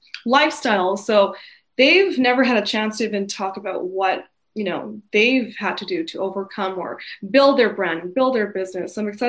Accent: Abbotsford, British Columbia, Canada; where I'm from, Vancouver, yes, but like Abbotsford, so I'm originally from Abbotsford. It's 45 minutes away from Vancouver.

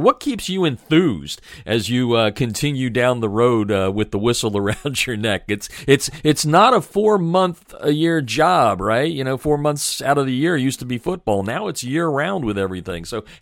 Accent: Pennsylvania, United States; we already discussed we're the same age, and I'm from Pennsylvania, and I still have a lot of guys that are like you

